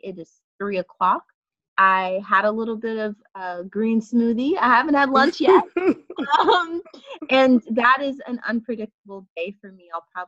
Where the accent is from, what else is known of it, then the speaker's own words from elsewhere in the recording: Cedar Hill, Texas, United States; now in New York, United States; I grew up in Dallas, Texas, outside of it in a place called Cedar Hill.